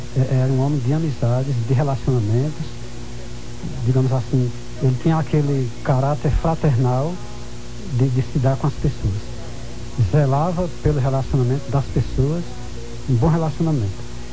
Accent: Ceará, Brazil; o homem que mora fora do seu torrão natal, como é o meu caso também, eu sou cearense

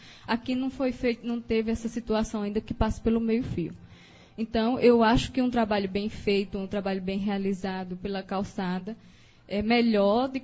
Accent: Maceió, Alagoas, Brazil; eu sou de Maceió

